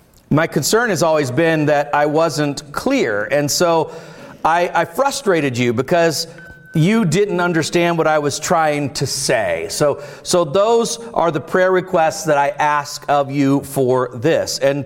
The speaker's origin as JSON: {"language": "English", "region": "Florida", "country": "United States", "tie": "born or raised there", "said": "Now, I grew up in Central Florida in the 1970s, and it was a challenging time"}